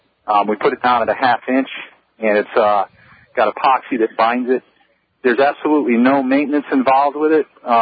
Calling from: Hot Springs, Arkansas, United States; We're in Hot Springs, Arkansas.

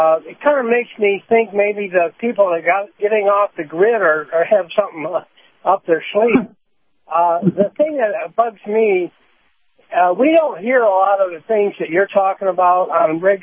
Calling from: Sarasota, Florida, United States; calling from Sarasota.

